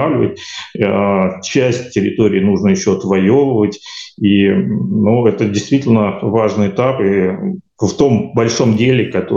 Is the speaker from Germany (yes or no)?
no; Donetsk Oblast, Ukraine; Я сам уроженец Донецкой области. У меня до сих пор на Донбассе живет отец.